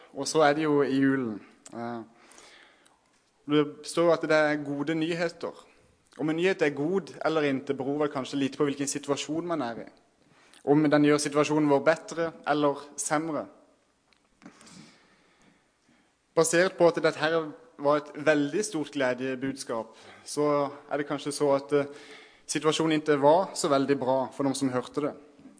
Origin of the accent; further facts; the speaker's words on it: Kristiansand, Agder, Norway; now in Jonsered, Sweden; Som ni kanskje hører, så er jeg jo ikke fra Sverige. Jeg forsøker å lære svenska mer og mer. Jeg er fra Norge, Kristiansand mer spesifikt.